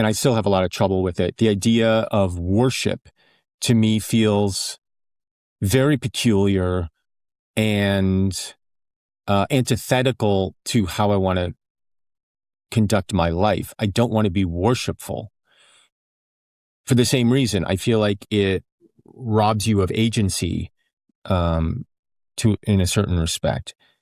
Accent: United States; And it might just be because I'm an American.

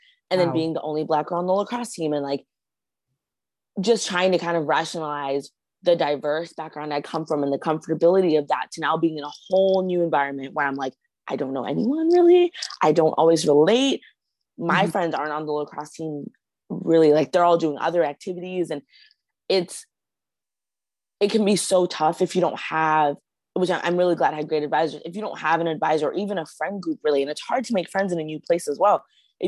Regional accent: Silver Spring, Maryland, United States; I came from Silver Spring, Maryland, where the DMV is very diverse, like really loving African family.

